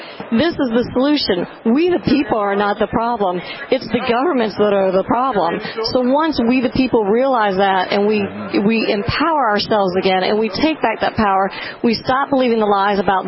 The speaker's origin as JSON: {"language": "English", "country": "United States", "said": "because I travel and I'm an American, they ask, oh, what do you think about what's going on"}